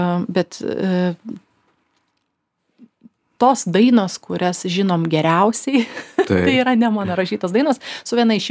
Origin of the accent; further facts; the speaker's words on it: Šiauliai, Šiauliai County, Lithuania; now in Vilnius, Lithuania; Ne, aš Šiaulietė.